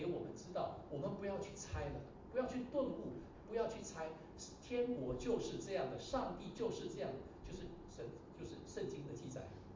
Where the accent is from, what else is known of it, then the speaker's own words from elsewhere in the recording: Taiwan; 我从台湾来，我就告诉你台湾有这十样东西